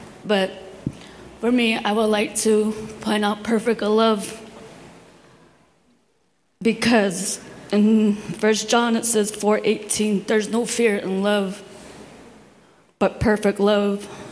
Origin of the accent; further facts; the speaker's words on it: Arizona, United States; now in Yakima, United States; Most of you know my fiance … We're originally from Arizona, but for me, I'm new to Yakima. Been here for about six months now